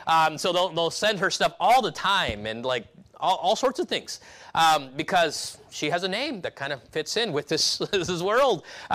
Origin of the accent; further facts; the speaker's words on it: California, United States; Where I grew up in California, we didn't have a lot of that. In fact, we were a bunch of young Hispanic kids.